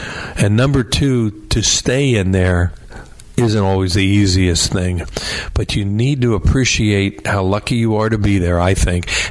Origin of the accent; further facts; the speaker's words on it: Newtown Square, Pennsylvania, United States; We're sitting here talking about how I grew up in Newtown Square in Delaware County. I grew up a Phillies fan.